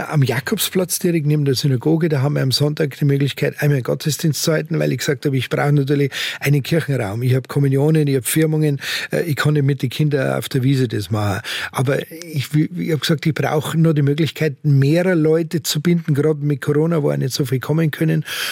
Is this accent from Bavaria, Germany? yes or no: yes; Munich, Bavaria, Germany; born there; Ich bin ein gebürtiger Münchner. Ich bin am liebsten zu Hause.